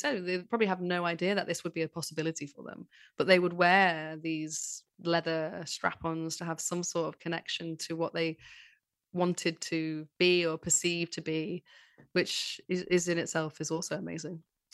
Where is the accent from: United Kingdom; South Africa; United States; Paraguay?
United Kingdom; Manchester, North West England; But I'm from Manchester, though.